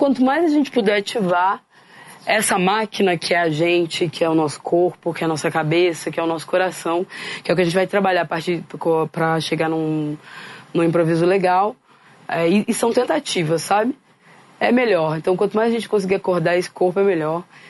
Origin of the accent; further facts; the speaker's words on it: Pelotas, Rio Grande do Sul, Brazil; Eu sou gaúcha do Rio Grande do Sul. Eu sou de Pelotas, venho de uma vila chamada Pestano.